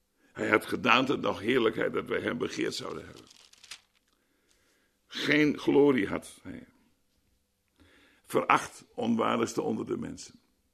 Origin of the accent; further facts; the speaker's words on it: Schildwolde, Groningen, Netherlands; In Schildwolde was ook niet zoveel doorgedrongen waar ik opgegroeid ben.